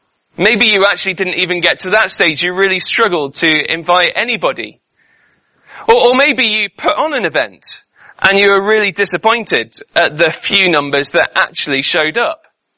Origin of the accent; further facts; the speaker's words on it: United Kingdom; And we say, yeah, we're British.